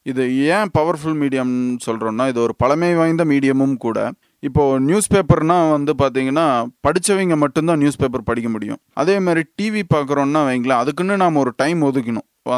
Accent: Coimbatore, Tamil Nadu, India; இதில் என்னென்னா என் சொந்த ஊர் வந்து கோயம்புத்தூர் தான்.

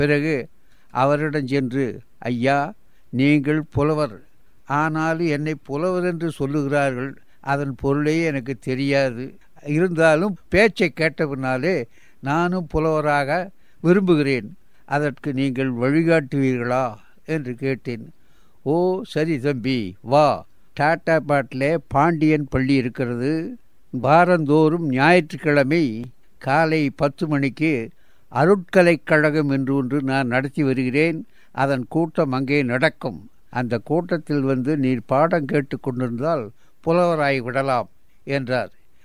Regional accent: Pattanam, Tamil Nadu, India; கோவை மாவட்டம் ஒண்டிபுதூர் அருகிலே உள்ள பட்டணம் கிராமத்தில் நான் பிறந்து ஓரளவு பள்ளிக்கு சென்று 5வது வகுப்பு வரைதான் படித்தேன்

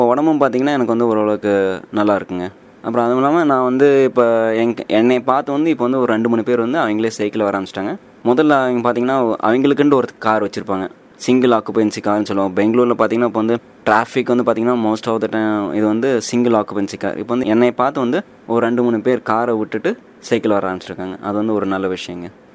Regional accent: Coimbatore, Tamil Nadu, India; born there; now in Bangalore, India; இங்கே நான் பிறந்த ஊர் எல்லாமே கோயம்புத்தூர்.

